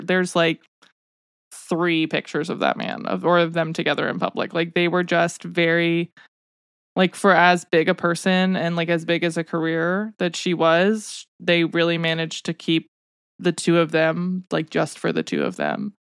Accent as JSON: {"language": "English", "region": "Tennessee", "country": "United States", "tie": "born or raised there", "said": "Obviously, I didn't live in Nashville, but we're 2 hours from Nashville."}